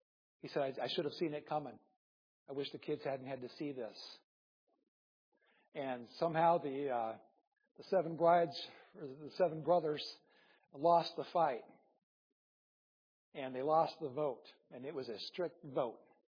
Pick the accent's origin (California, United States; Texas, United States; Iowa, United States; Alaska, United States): Iowa, United States; Just because I'm from Iowa and I like my freedom and I want to keep my government close